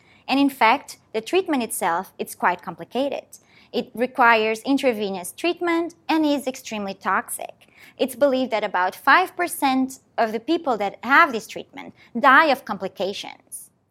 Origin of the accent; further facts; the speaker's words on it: Portugal; now in United States; So I am originally from Portugal, but I live and work here in the US.